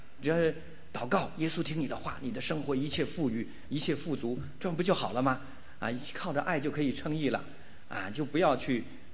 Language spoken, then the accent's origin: Chinese; China; 我们大部分弟兄姐妹，我们来自中国大陆，我们从小学到的都是什么无神论